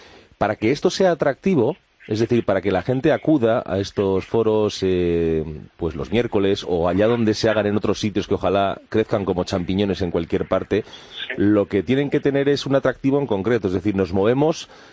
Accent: Basque Country, Spain; de ser hombre y de ser padre y de dos hijos, soy vasco.

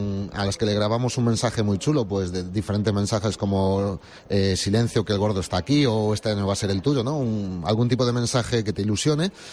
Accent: Galicia, Spain; somos gallegos y siempre le ponemos más mimo a las cosas

